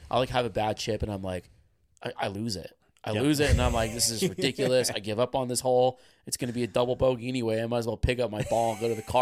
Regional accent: United States; the idea that we like allocate all this land to playing a sport is insane as an American.

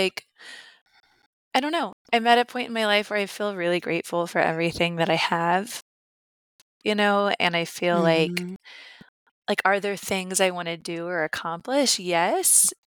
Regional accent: Midwest, United States; especially growing up in the Midwest

